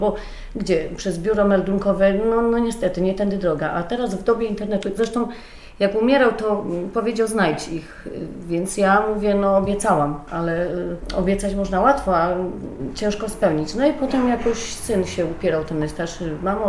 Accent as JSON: {"language": "Polish", "region": "Silesian Voivodeship", "country": "Poland", "accent": "Silesian", "said": "ja lepiej mówię po śląsku, jak jego własne rodzeństwo, bo teraz mówię po polsku, ale normalnie czasami jak ktoś dzwoni do mnie i przez telefon słyszę śląską mowę, no automatycznie u mnie to tak jest przeskakiwanie, automatycznie przestawiam się na śląski"}